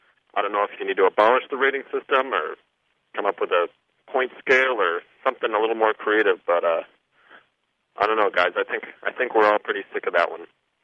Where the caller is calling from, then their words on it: Chicago, Illinois, United States; I'm calling from Chicago.